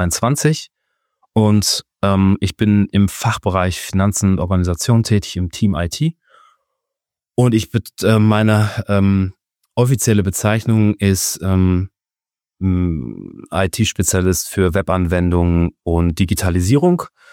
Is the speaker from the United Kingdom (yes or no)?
no; Bielefeld, North Rhine-Westphalia, Germany; Ich komme aus Bielefeld